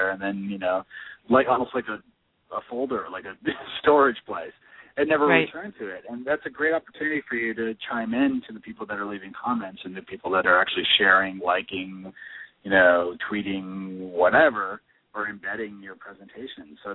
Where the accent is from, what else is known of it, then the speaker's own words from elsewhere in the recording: Canada; I'm Canadian, so I get to have one of those.